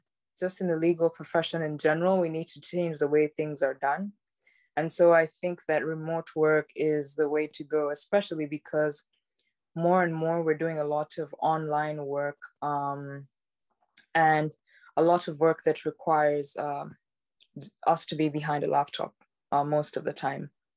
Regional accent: Uganda; now in Estonia; because I'm from Uganda, and right now I'm currently living in Estonia

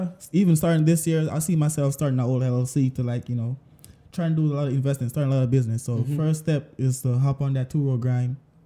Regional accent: Jamaica; I guess my Riz is me being Jamaican.

